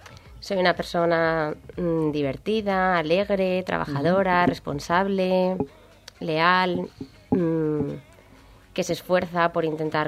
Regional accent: Yátova, Valencian Community, Spain; yo vengo de una falla de Yátova, que es un pueblecito que está cerca de Valencia, y fui fallera de ahí toda la vida.

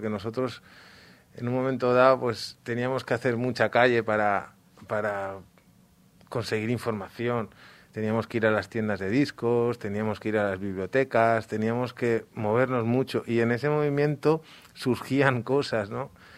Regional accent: Valencia, Valencian Community, Spain; que somos todos de Valencia.

